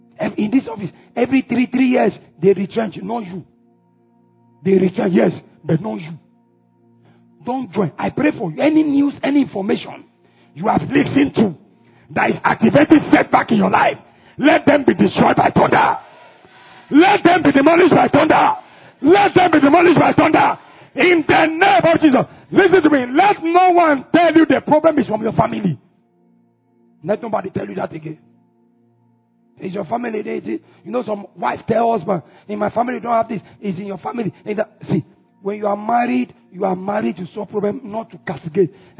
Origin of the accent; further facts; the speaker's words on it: Abuja, Federal Capital Territory, Nigeria; I've shared with you when I was growing up in Abuja, when I was coming up working, where I want to go and buy land.